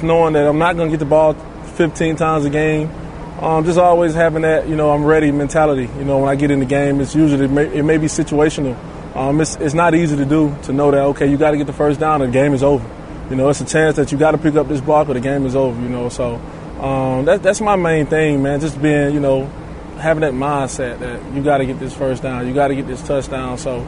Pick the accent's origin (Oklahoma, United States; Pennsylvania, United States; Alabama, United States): Alabama, United States; Phenix City; Phoenix City, Alabama, right next to Columbus, Georgia.